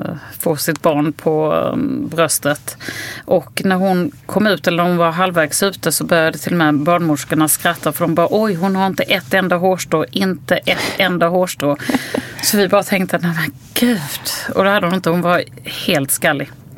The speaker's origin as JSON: {"language": "Swedish", "country": "Sweden", "said": "eftersom vi har fött de andra sen hemma i Sverige där det har varit helt annorlunda."}